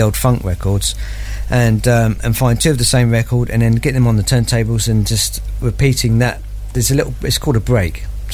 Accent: Portsmouth, South East England, United Kingdom; now in Isle of Wight, United Kingdom; No, I'm from Portsmouth originally. Moved over here in 87, around 87, 88.

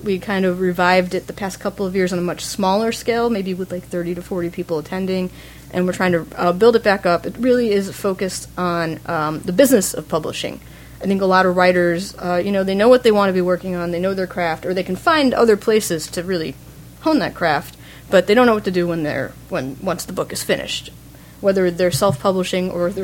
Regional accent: Long Island, New York, United States; I'm from New York, so Strand was always a favorite of mine. Whenever I went into the city, back on Long Island, you have the, it's now closed.

